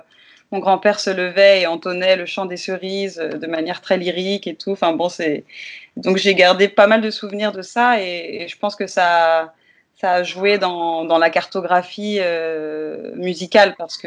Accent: Île-de-France, France; J'ai grandi dans le Val d'Oise

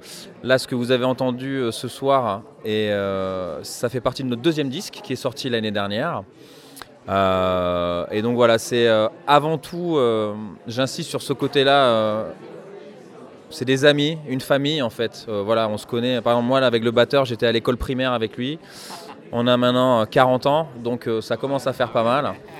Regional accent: France; accent: French; avec mon accent anglais français, c'est un peu difficile

